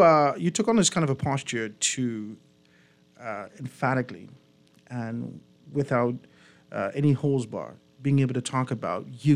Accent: Grand Bahama, Bahamas; And West Grand Bahama, you know, I'm from West Grand Bahama, Bimini.

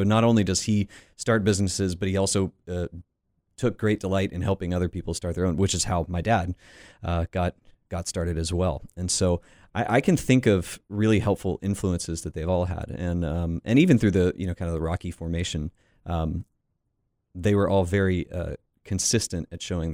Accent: Panama City Beach, Florida, United States; I grew up in Panama City Beach, Florida. Panama City is a town that culturally is probably more like South Alabama with a beach. There are kind of two halves to it. And so I grew up on the beach side.

